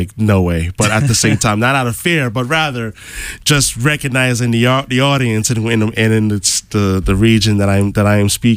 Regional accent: New York, United States; moved away as an adult; now in Boston, United States; Growing up in New York originally, where I was born and raised, sports became a very big focal point in my life.

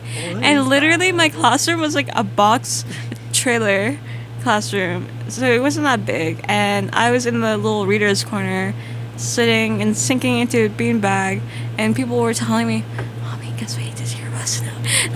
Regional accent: North Carolina, United States; I'm from North Carolina, by the way, so I don't think you can find me.

